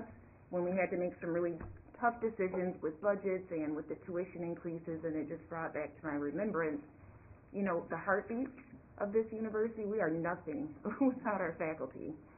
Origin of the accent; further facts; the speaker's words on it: Michigan, United States; I am from West Michigan. I am the only trustee from West Michigan